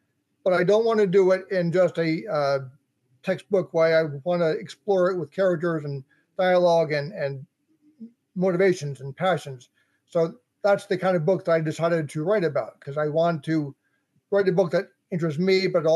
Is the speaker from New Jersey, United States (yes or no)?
yes; New Jersey, United States; I'm from New Jersey, and I've always loved reading as a kid